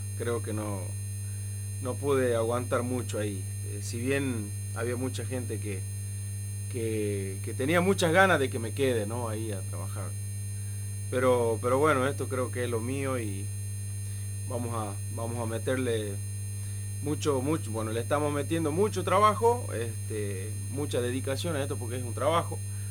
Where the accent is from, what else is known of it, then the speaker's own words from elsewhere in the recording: Salta, Argentina; moved away; Yo salí del Chaco Salteño